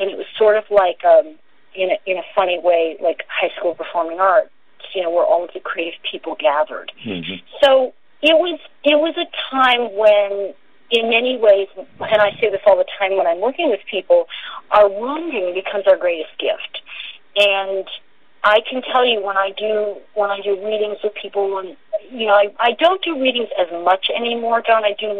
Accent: New York City, New York, United States; because I grew up in Greenwich Village, I mean, I grew up in kind of a crazy time

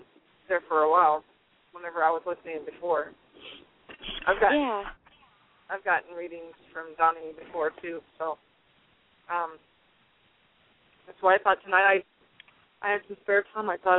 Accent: Midwest, United States; Yeah, I'm from the Midwest. I've only been here a couple years.

